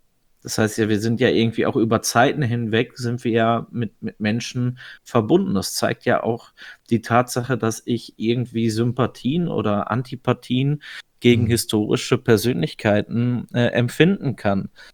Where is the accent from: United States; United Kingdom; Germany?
United States; als Amerikaner ist das vielleicht auch noch mal eine andere gesellschaftliche Positionierung dazu